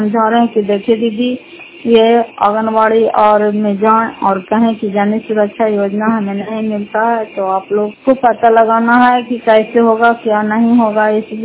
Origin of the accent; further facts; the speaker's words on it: Fatehpur, Bihar, India; घर फतेहपुर पंचायत मकरौता जिला नालंदा कराचा ब्लॉक की निवासी हूँ